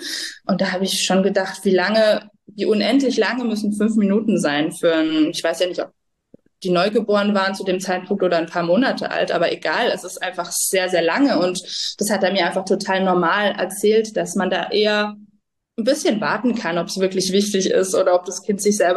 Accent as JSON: {"language": "German", "country": "France", "tie": "born or raised there", "said": "ich bin in Frankreich aufgewachsen. Meine Eltern haben, als ich 3 war, entschieden, also wir wohnen im Grenzgebiet, haben mit 3 entschieden, dass sie in Frankreich ein Haus bauen wollen. Und da bin ich dann eben in die Schule gegangen, groß geworden"}